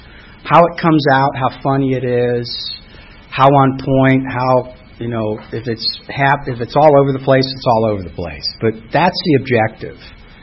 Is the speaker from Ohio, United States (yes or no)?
yes; Ohio, United States; I grew up in outside of Columbus, Ohio, and grew up in a great family.